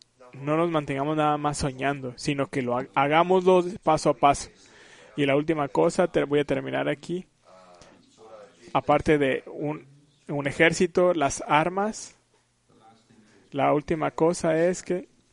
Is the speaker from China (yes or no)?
yes; China; now in United States; Yo soy chino y estoy por los chinos. En parte soy asiático. Pero somos 5% menos de la población de Estados Unidos.